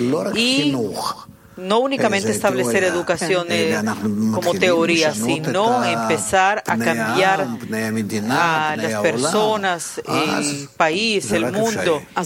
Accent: Russia; born there; Spanish is a second language; Yo nací en Rusia.

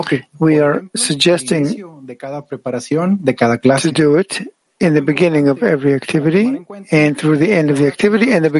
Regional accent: Monterrey, Nuevo León, Mexico; from Monterrey, Mexico.

